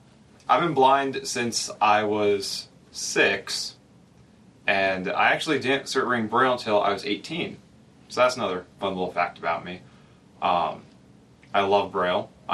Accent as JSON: {"language": "English", "town": "Newton", "region": "Iowa", "country": "United States", "tie": "born or raised there", "said": "I grew up here in Iowa in Newton on a farm."}